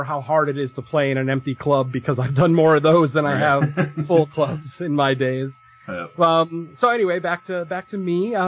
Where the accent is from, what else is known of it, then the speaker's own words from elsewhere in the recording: Waterbury, Connecticut, United States; Well, born and raised in Waterbury, Connecticut.